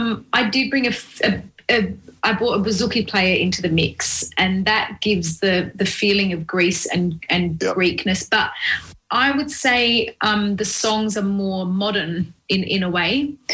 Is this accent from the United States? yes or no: no; Melbourne, Victoria, Australia; I'm from Melbourne, so my poor husband's still over there